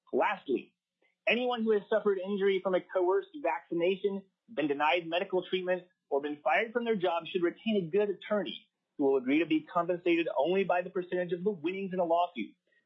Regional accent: Soldotna, Alaska, United States; from Soldotna, Alaska.

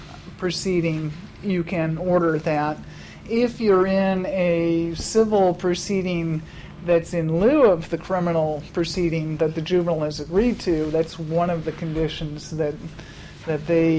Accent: California, United States; Mr. Chairman, I grew up in California

